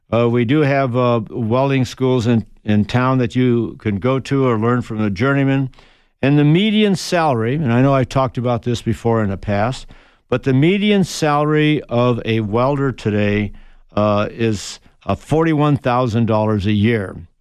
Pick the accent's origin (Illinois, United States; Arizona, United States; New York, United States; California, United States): Arizona, United States; Tucson; In my case, in growing up in Tucson, Arizona, most of it was due to actual experience with my dad, who was a contractor, furniture maker, carpenter, a builder.